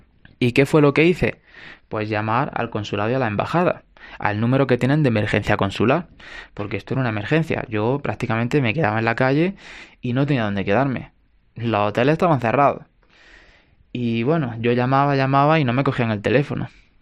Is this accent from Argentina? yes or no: no; Almería, Andalusia, Spain; español, de Almería y actualmente estoy atrapado en Perú.